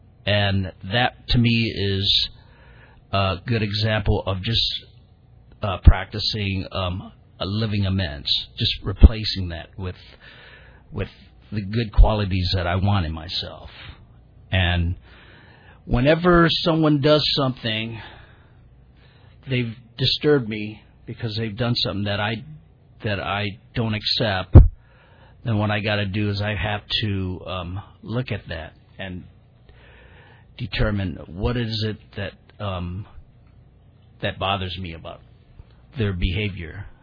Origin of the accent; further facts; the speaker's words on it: Sacramento, California, United States; I'm from Sacramento, right?